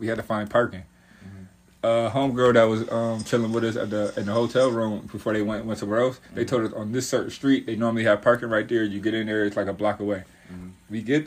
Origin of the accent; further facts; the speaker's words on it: Buffalo, New York, United States; I'm like, I'm from New York. I'm from Buffalo.